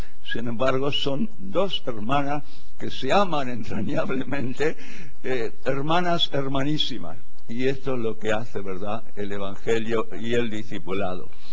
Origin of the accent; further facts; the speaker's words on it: Buenos Aires, Argentina; born there; Yo nací en Buenos Aires, en la Argentina